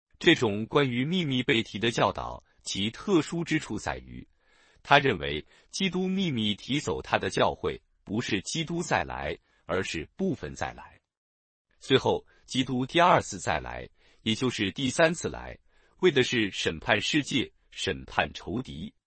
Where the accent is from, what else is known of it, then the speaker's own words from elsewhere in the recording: United States; Chinese is a second language; 对我们美国人来说